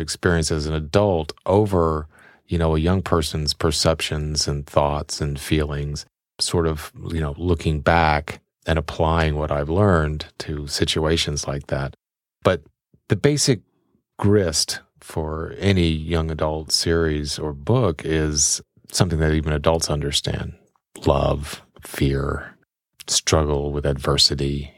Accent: Florida, United States; Including my home state of Florida.

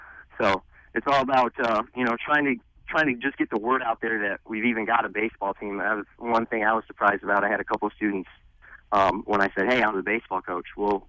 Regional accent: Eaton Rapids, Michigan, United States; Well, I'm from Eden Rapids, very rural, not an extremely diverse area.

